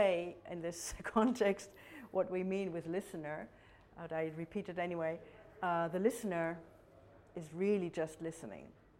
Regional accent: Germany; I grew up in Germany, post-war Germany.

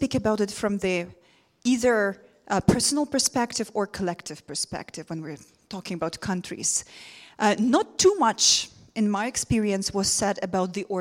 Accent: Ukraine; English is a second language; I'm coming from Ukraine

